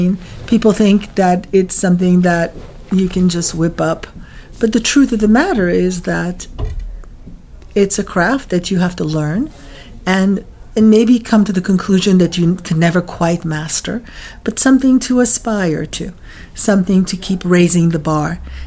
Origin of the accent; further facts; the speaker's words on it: New York, United States; born there; also born or lived in Paris; I was born in New York. My dad was the president of the William Morris Agency in Paris.